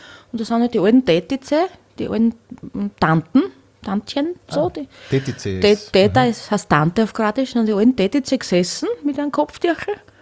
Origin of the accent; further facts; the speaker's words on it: Hornstein, Burgenland, Austria; bei der Tamburica in Hornstein, wo ich her bin.